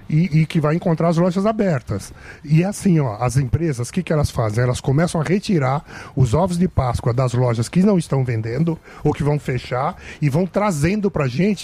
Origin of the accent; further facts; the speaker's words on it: Pompeia, São Paulo, Brazil; born there; Pompeia, nasci no